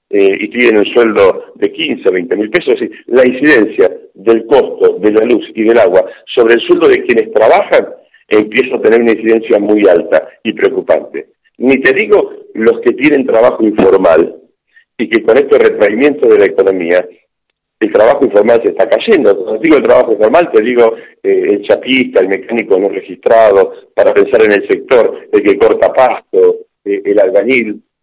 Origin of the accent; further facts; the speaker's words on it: Chacabuco, Buenos Aires Province, Argentina; yo soy de Chacabuco